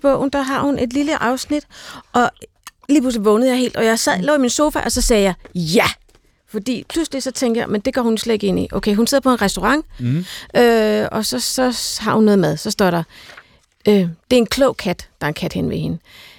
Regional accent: Copenhagen, Capital Region of Denmark, Denmark; jeg er vokset op i København, jeg har født her

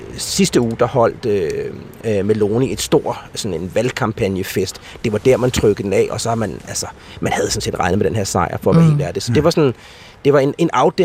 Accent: Glostrup, Capital Region of Denmark, Denmark; jeg er fra Glostrup.

